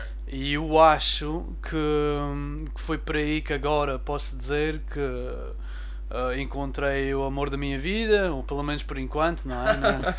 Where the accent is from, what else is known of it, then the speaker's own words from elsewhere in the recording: South Africa; now in Portugal; Quando eu sou natural da África do Sul e saí de lá, um miúdo bem confuso.